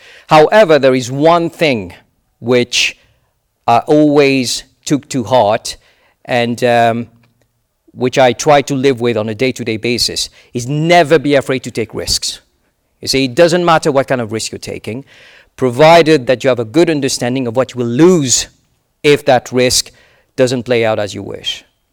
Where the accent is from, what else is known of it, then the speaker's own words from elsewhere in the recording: Mauritius; English is a second language; moved away as an adult; also born or lived in France; now in United Kingdom; I'm an immigrant, and this is my third country. I was born and raised in Mauritius for 18 years before going to France and then arriving in the UK. So you can figure out pretty much what my age is now.